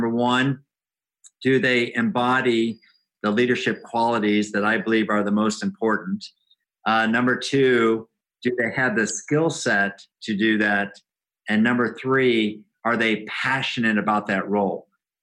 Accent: Midwest, United States; I grew up in the Midwest

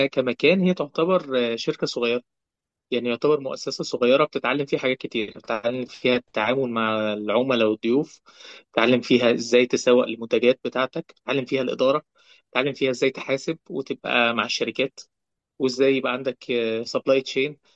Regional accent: Alexandria, Alexandria Governorate, Egypt; born there; أنا مولود في اسكندرية

